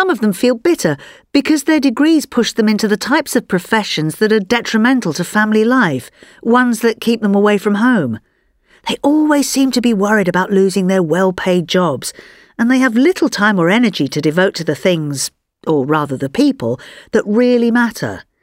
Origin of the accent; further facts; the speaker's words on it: Oxford, South East England, United Kingdom; because I come from Oxford